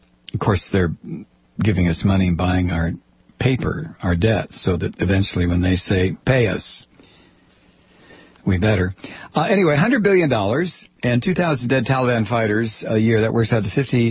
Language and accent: English; Toledo, Ohio, United States; Toledo, in my hometown.